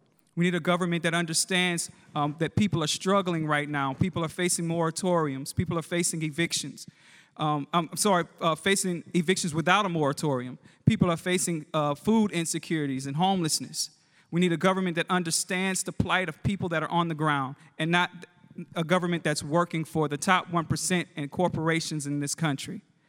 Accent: Baton Rouge, Louisiana, United States; I am a native of Baton Rouge, born and raised in Baton Rouge. Very proud of that, because most people, when we travel outside of the state, don't know that Baton Rouge is the capital city.

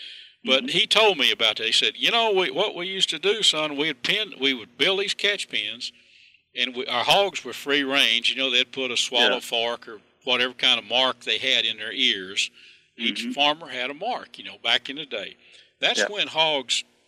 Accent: Texas, United States; I'm 65 now, and I grew up in Red River County

